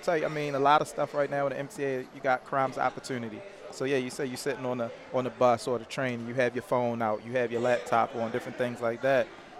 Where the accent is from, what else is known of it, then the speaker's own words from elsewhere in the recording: Baltimore, Maryland, United States; West Baltimore.